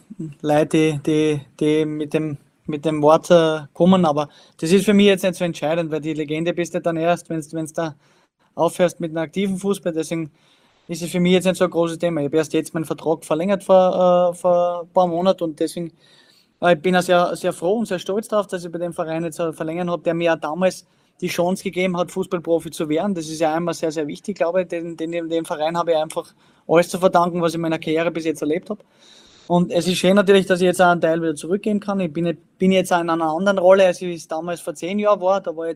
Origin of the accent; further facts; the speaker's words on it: Styria, Austria; Auch bei uns in der Steiermark